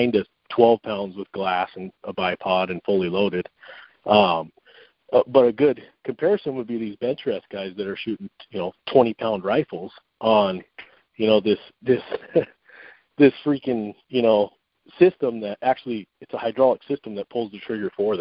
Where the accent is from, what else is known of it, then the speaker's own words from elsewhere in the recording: Watertown, United States; I'm from Watertown. I'm local here.